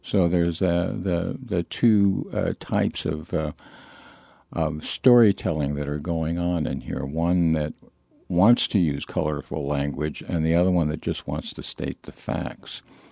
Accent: Canada; Well, of course, I grew up in Canada in the late 40s, early 50s, and there was no TV in those days.

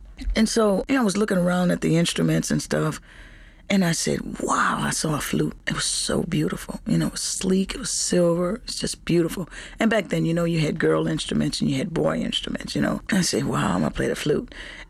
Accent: New Orleans, Louisiana, United States; born there; I was born in the Treme, and in the Treme, there's lots of music, but we live on St. Philip Street

